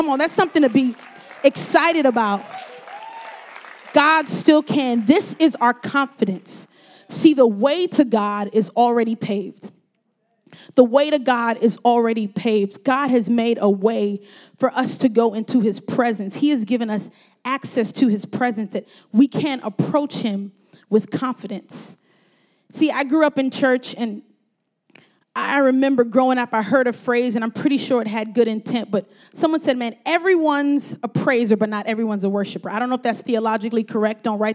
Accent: Brooklyn, New York, United States; See, I'm from Brooklyn. I can get to New York City, but I am the youngest of three, and I have two older brothers

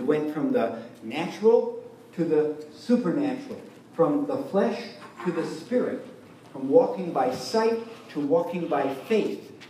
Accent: Canada; I come from Canada. You know, God's frozen people.

